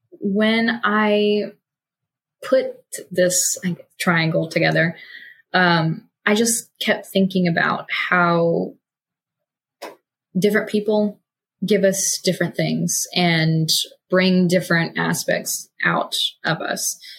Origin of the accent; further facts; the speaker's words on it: the South, United States; As a Southerner, that just breaks my heart into a million butter crumbles.